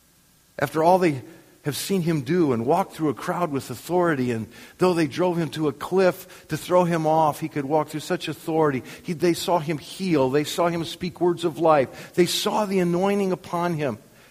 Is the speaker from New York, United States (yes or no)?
no; Wisconsin, United States; born there; I was born in Wisconsin.